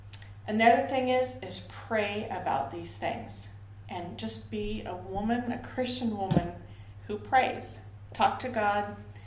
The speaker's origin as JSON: {"language": "English", "region": "California", "country": "United States", "tie": "born or raised there", "said": "I grew up in Central California in a valley called the San Joaquin Valley."}